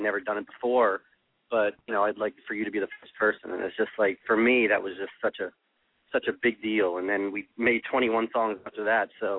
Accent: Hollywood, Florida, United States; I came from Hollywood, Florida, and actually I wanted to be a baseball player when I was a kid.

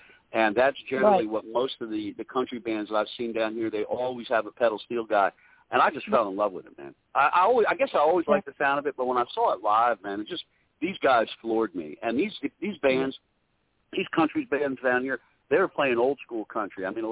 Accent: Piscataway, New Jersey, United States; So I get to see my buddies that I grew up with there in Piscataway.

